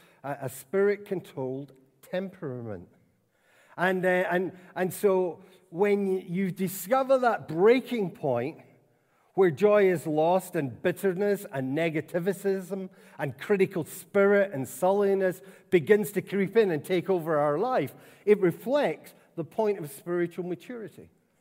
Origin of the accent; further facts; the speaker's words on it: Scotland, United Kingdom; I'm Scottish